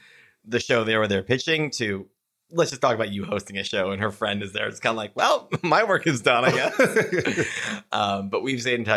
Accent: Omaha, Nebraska, United States; Steve I grew up with in Omaha, Nebraska.

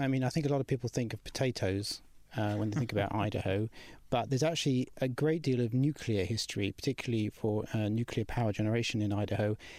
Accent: United Kingdom; as a British person

